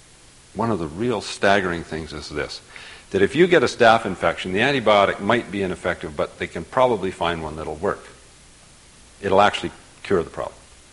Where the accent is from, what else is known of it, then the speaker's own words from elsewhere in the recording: Canada; Here I am from Canada, we're metric.